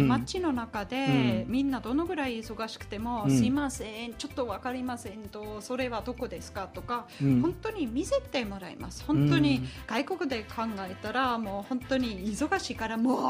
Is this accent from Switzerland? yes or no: yes; Switzerland; Japanese is a second language; now in Japan; はい、そうです。